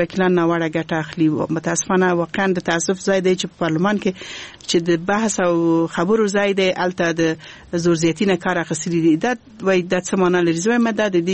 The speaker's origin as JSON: {"language": "Pashto", "region": "Kabul", "country": "Afghanistan", "tie": "born or raised there", "also_born_or_lived": "Balkh", "said": "ما درس ده په کابل کې ویلی دی او لویه شوی په کابل کې."}